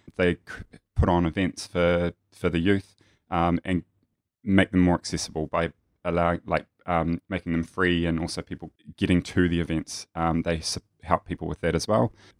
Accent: New Zealand; when I grew up in a very small country town in New Zealand, if you couldn't tell that I'm a New Zealander.

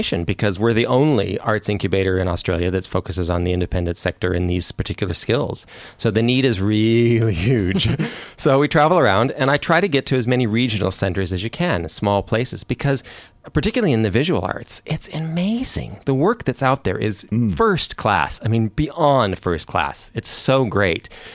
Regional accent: Canada; accent: Canadian; So my accent is Canadian.

